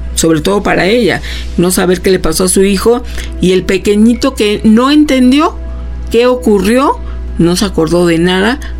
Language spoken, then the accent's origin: Spanish; Xalapa, Veracruz, Mexico; Soy de Jalapa, Veracruz, y cuando era niño en México una vez nos dejaron solos